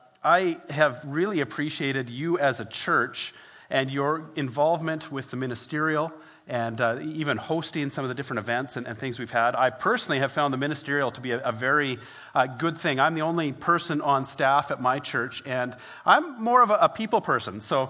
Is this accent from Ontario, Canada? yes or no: no; Edmonton, Alberta, Canada; I grew up in Edmonton.